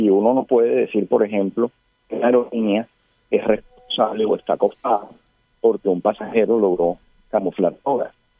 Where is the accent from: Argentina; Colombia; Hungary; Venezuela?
Colombia; quien va a sufrir somos todos los colombianos.